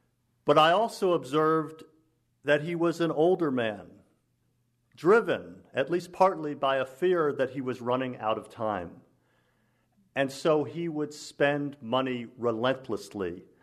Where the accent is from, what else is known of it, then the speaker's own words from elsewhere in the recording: Maryland, United States; I came from Grooverland, which is a wild, diverse, back-to-the-land homestead in Maryland with small plots of fruits and vegetables and chickens and ducks and small amounts of grain that we harvested by hand.